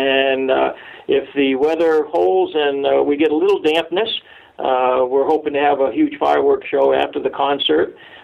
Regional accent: Bangor, Maine, United States; moved away as an adult; now in Springfield, United States; I call Maine home. As I said, I grew up in Bangor in the area through college, but then went into service and then worked for the government, and I now live in Springfield, Virginia with my wife

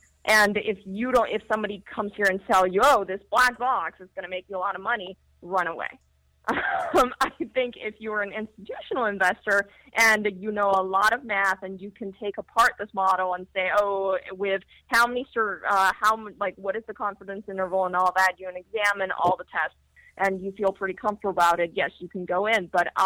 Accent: California, United States; Well, I grew up in Silicon Valley.

